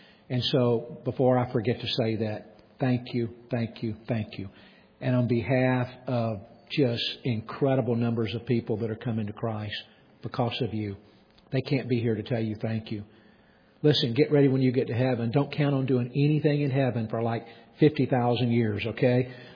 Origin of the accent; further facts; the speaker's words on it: Atlanta, Georgia, United States; I grew up in Atlanta, Georgia, and that's the birthplace of Coca-Cola.